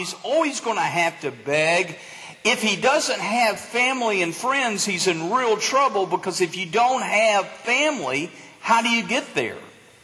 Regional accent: Denison, Texas, United States; In Texas, where I grew up, I grew up in Denison, but even in Denison, and when we moved to Dallas, there's an area of Dallas called Highland Park.

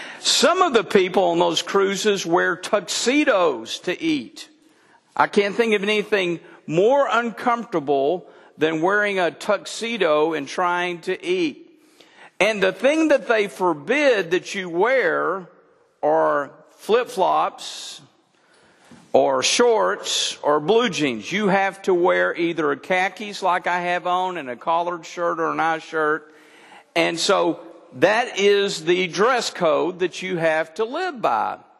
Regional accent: Denison, Texas, United States; I'm a redneck from Denison, Texas, who our idea of going on a cruise was taking a boat on Lake Texoma.

